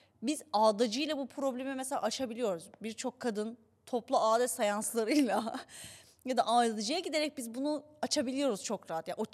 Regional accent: Istanbul, Turkey; Ben Afyonlu değilim. Bana bakmayın. Ben doğma büyüme İstanbul. Ben de sadece baba gereği kütük yazıyor Afyon diye.

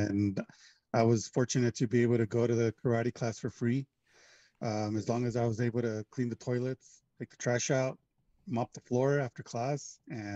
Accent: United States; born there; I was born here in the States.

